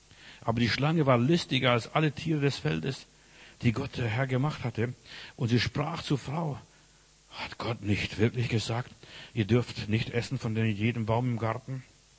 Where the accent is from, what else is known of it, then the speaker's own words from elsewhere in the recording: Windenburg, Klaipėda County, Lithuania; Als ich in Litauen, Windenburg, da wo ich herkomme, war